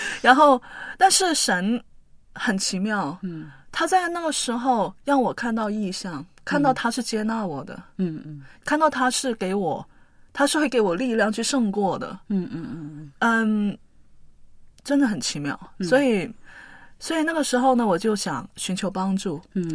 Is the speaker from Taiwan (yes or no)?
no; China; 我是在中国大陆长大的，所以呢从小是接受无神论的教育。